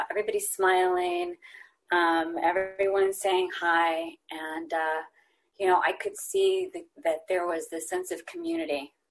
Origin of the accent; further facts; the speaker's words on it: Texas, United States; born there; I was born in Texas. I was raised, you know, unfortunately in a dysfunctional home.